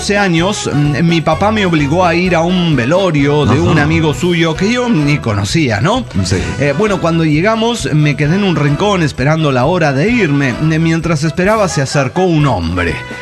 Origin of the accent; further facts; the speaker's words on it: Tarija, Bolivia; de Tarija, Bolivia.